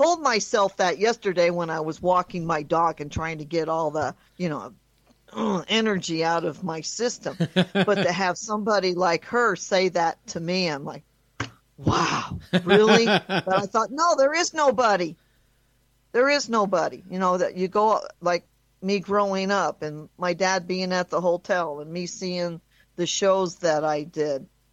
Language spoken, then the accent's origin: English; Las Vegas, Nevada, United States; I went off because I will not accept people bashing my hometown and saying negative things about the Westgate.